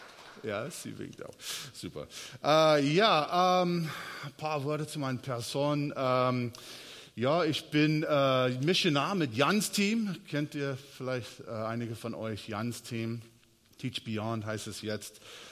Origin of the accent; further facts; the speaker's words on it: United States; now in Germany; Ich komme ursprünglich aus Amerika.